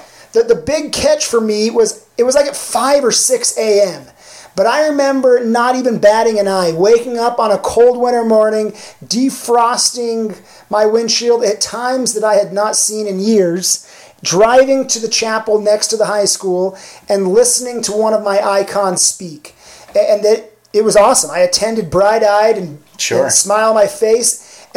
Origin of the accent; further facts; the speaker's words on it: Utah, United States; I mean, in the youngest ages of elementary, growing up in Salt Lake County.